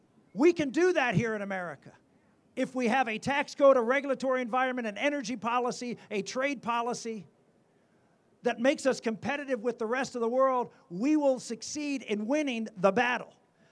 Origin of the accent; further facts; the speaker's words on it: Rust Belt, United States; I come from the Rust Belt. I come from a steel town.